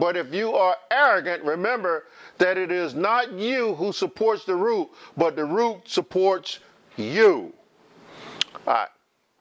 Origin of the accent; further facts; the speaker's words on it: the South, United States; I grew up here in the South, and I used to work in the orange groves.